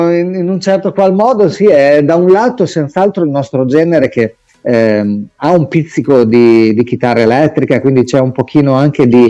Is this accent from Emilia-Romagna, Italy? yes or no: yes; Emilia-Romagna, Italy; anche noi viviamo, diciamo, in un paese turistico, io sono di Romagnolo, ecco.